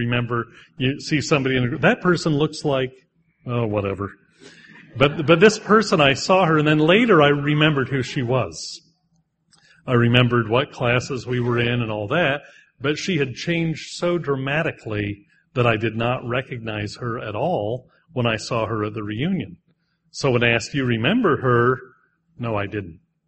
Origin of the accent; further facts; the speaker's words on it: Pennsylvania, United States; also born or lived in Missouri / Wisconsin / Texas / Delaware; I grew up in Northeast Pennsylvania, but then my family moved to Southeast Pennsylvania, then to Missouri, then back to Central Eastern Pennsylvania, then to Wisconsin, then to Texas, then to Delaware, then back to Pennsylvania.